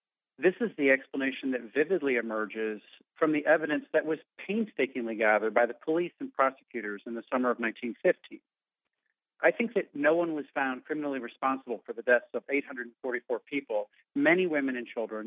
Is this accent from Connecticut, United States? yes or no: no; St. Louis, Missouri, United States; born or raised there; also born or lived in Chicago